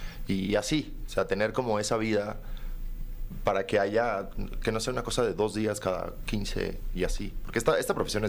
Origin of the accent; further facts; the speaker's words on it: Mexico; also born or lived in Cuba; O sea, yo ya de por sí soy un migrante. Yo soy un cubano que en México creció y aquí hice mi carrera.